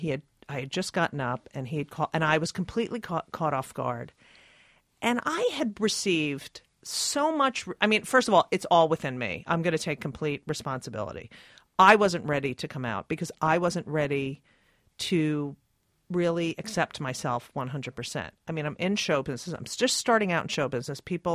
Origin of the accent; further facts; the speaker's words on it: New Jersey, United States; And I, you know, I grew up in New Jersey. I didn't grow up in a very isolated area.